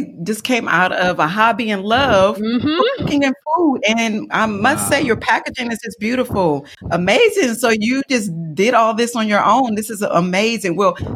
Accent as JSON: {"language": "English", "region": "Maryland", "country": "United States", "said": "Well, I guess I'm from Maryland, so you guys consider us the South"}